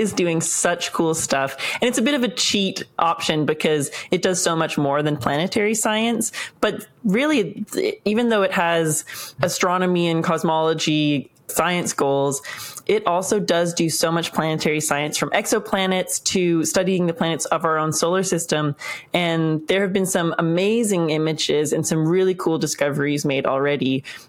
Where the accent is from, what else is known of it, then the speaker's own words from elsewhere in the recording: Canada; I'm Canadian.